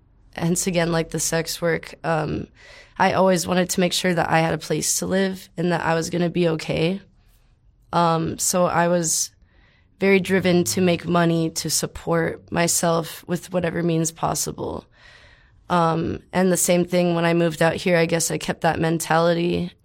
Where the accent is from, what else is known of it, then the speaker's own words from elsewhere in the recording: El Paso, Texas, United States; the drugs and alcohol definitely took a huge toll living and growing up in El Paso, and I feel bad for a lot of my friends that sometimes I think they'll never get out of it.